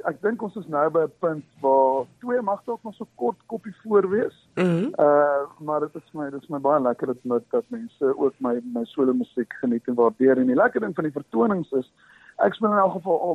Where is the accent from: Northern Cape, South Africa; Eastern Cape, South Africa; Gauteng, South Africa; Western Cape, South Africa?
Eastern Cape, South Africa; maar ek is 'n Ooskaapenaar, ek is gebore in die Ooskaap